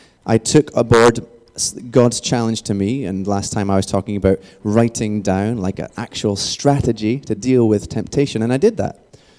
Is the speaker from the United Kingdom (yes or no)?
yes; Scotland, United Kingdom; I'm Scottish originally, and you probably can't tell from my accent necessarily, although a lot of you know that, I'm not great at rolling my R's